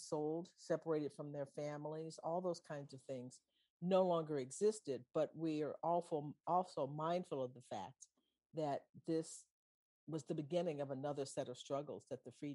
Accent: Texas, United States; Well, growing up, it was primarily a fun family holiday that I look forward to.

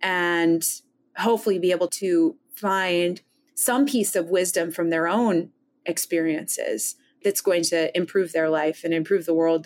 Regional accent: North Dakota, United States; And they found out that I'm originally from North Dakota, which is the Flickertail state

